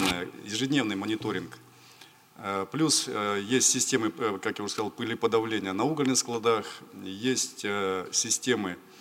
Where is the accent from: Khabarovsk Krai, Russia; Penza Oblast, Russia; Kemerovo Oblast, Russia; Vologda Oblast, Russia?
Kemerovo Oblast, Russia; Я сам с Кузбасса.